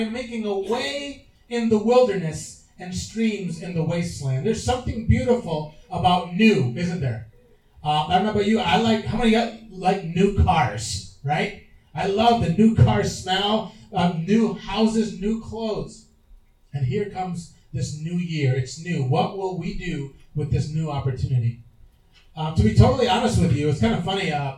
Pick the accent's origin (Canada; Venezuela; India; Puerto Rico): Puerto Rico; when I remember as a kid and growing up in Puerto Rico